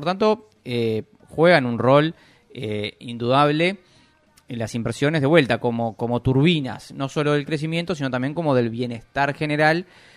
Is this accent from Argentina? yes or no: no; Uruguay; como uruguayos, como sociedad, debemos trabajar más